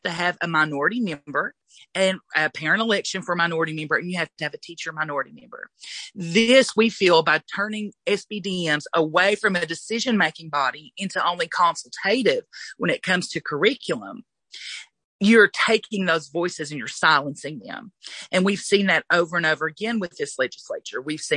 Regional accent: Kentucky, United States; we are from, you know, far western Kentucky, Floyd County. I'm from Knox County.

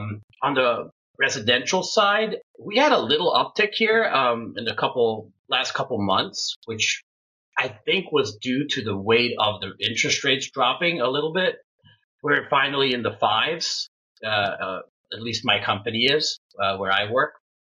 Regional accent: Hungary; English is a second language; now in United States; She is from Russia. I am from Hungary originally. So we're Eastern European, and she's Siberian, so I could say Central Asia almost.

